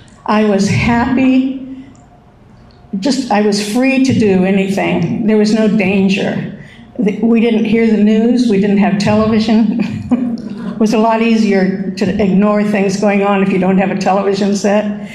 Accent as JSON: {"language": "English", "town": "Los Angeles", "region": "California", "country": "United States", "tie": "born there", "said": "I was born in Los Angeles in 1934."}